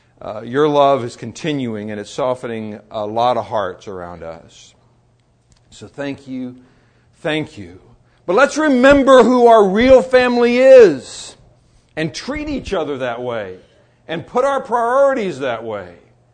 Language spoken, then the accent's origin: English; Petersburg, Alaska, United States; I grew up in Petersburg. Our family moved here in 59, and I grew up here. But now living in Alaska, we don't have this kind of history.